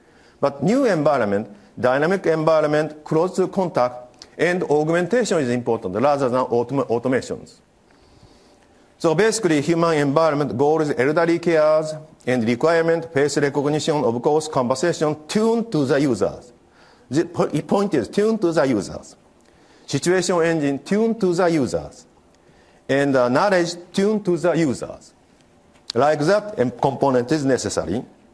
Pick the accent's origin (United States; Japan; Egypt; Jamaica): Japan; English is a second language; I'm from Eastern culture, meaning from Japan